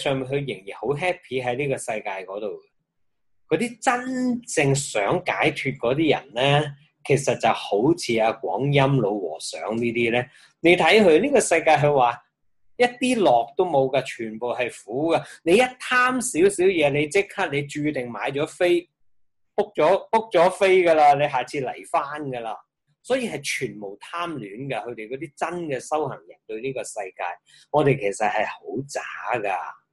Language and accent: Cantonese; Hong Kong; 当然我们是香港人，本身对海洋呢照计应该有些 feel 的，很近海边的嘛。